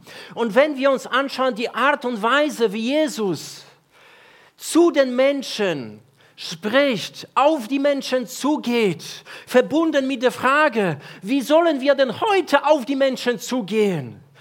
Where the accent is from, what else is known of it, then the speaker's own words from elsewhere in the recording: Poland; now in Germany; Ich komme ursprünglich aus Polen, nicht aus der schönen Frankreich oder nicht aus der Schweiz, wie manche in Deutschland vermuten. 25 Jahre lebe ich hier schon in Deutschland, das ist über die Hälfte meines Lebens